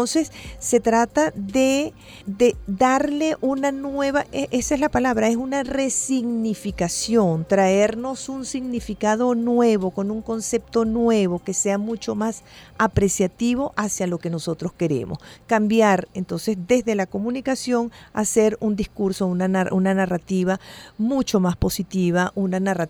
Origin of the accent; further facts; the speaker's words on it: Venezuela; un discurso donde nos reconozcamos nosotros como venezolanos inteligentes